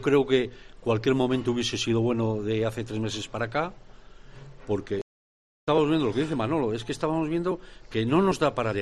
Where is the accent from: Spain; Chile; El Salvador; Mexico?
Spain; León, Castile and León; Yo soy de León